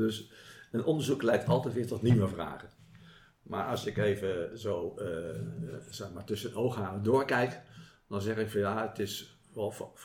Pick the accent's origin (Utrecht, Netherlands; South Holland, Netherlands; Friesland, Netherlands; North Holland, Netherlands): South Holland, Netherlands; Voorburg; Ik ben geboren in Voorburg, wat in mijn jeugd nog een dorp was, onder de rook van Den Haag. En mijn vader was daar veehandelaar. Dus ik ben opgegroeid tussen de koeien, de schapen en de varkens.